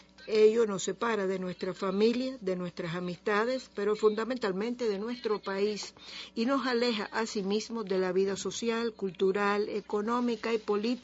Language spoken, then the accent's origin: Spanish; Nouvelle-Aquitaine, France; Mi pueblo está dividido entre dos estados, entre los más poderosos del mundo, Francia y España. Yo pertenezco al País Vasco Norte